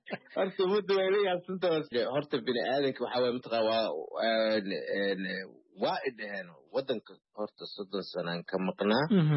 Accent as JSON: {"language": "Somali", "town": "Mogadishu", "region": "Banaadir", "country": "Somalia", "tie": "born or raised there", "said": "xamar aniga meesha aan ku dhashay oon ku soo koray oon ku weynaaday oon ku aqliyeystay oon ku guursaday oon ku guryeystay"}